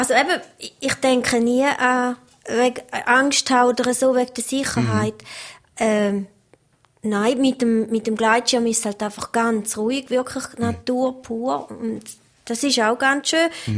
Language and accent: German; Pfyn, Thurgau, Switzerland; born there; Also ich komme ja, wie man hört, aus der Ostschweiz. Ich bin in Pfien im Thurgau geboren und bin jetzt ganz in der Nähe vom Pfienwald.